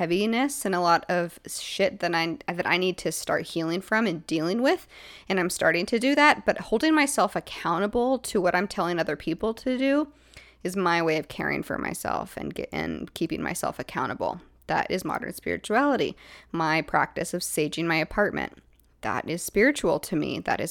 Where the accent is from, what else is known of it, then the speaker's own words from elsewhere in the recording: Seattle, Washington, United States; I grew up in Seattle and we went to BC all the time, me and my family